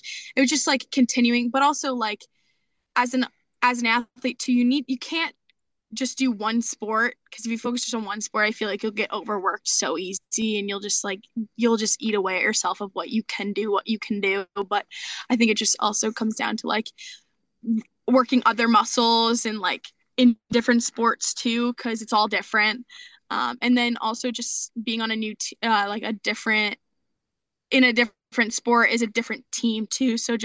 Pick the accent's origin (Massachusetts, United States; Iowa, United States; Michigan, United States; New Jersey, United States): Massachusetts, United States; Boston; BU was like playing with the Boston on the front of your jersey, like that being from my hometown, was just like it was like a want, but more like a need.